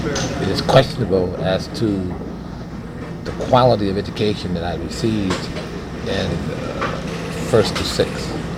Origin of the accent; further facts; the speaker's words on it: Champaign, Illinois, United States; I enjoyed growing up in Northeast Champaign.